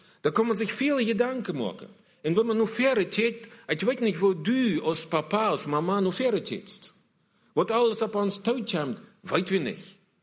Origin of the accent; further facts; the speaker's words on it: Bielefeld, North Rhine-Westphalia, Germany; Ich komme aus Bielefeld, und da steht Milse